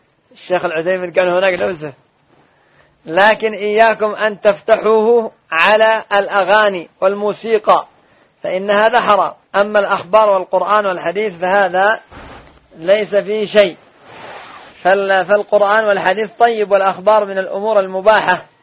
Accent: Yemen; أما عندنا في اليمن وفي دول كثيرة ما فيش من يقوم بهذا الواجب

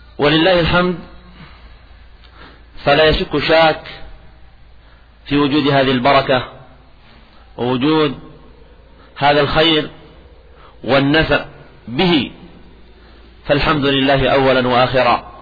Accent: Yemen; ونحن في بلادنا اليمن لنا نعم خاصة

